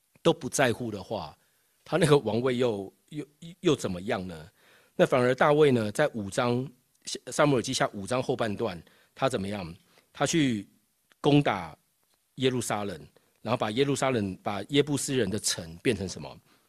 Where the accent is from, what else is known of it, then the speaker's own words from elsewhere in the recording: Taiwan; 就我在台湾长大嘛，那台湾就有很多那种传统民间宗教，